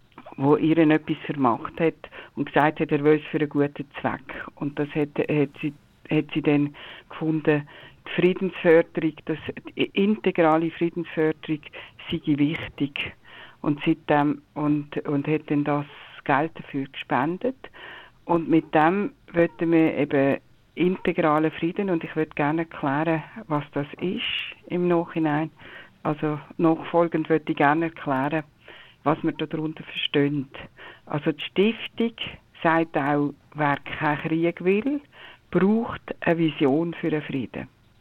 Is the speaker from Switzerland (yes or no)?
yes; Kaiseraugst, Aargau, Switzerland; Ich komme aus Kaiseraugst